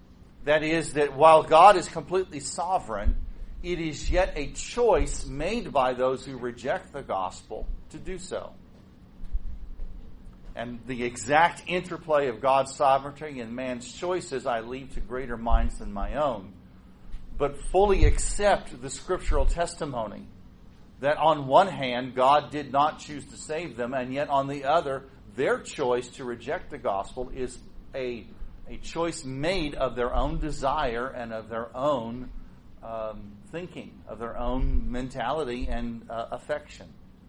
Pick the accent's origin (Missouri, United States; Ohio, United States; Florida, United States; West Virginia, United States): Missouri, United States; I'm originally from Missouri, and while it's not quite as grand and spectacular as New England, it's close.